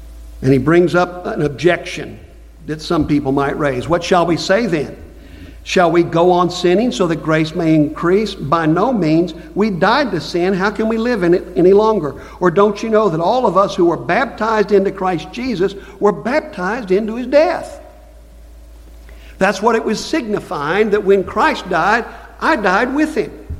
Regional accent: Southeast, United States; Now, I come from the Southeast that's just full of Baptists.

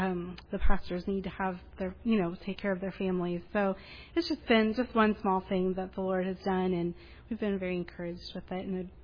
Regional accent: United States; I think because I'm American, they let me get away with a lot.

